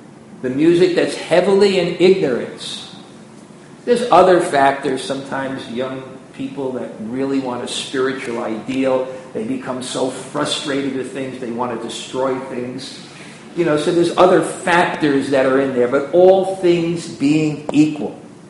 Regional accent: New York, United States; And I'm from New York. I was in New York where no one would go through the Port Authority.

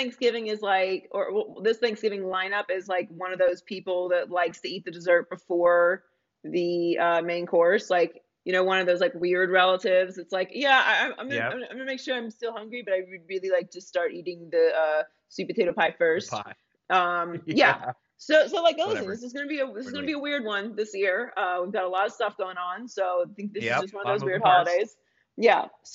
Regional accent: Pittsburgh, Pennsylvania, United States; And I'm from Pittsburgh.

